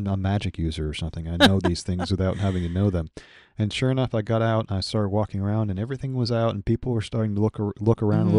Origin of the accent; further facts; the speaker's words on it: New York, United States; On the east side? I was saying the east side. I'm a New Yorker.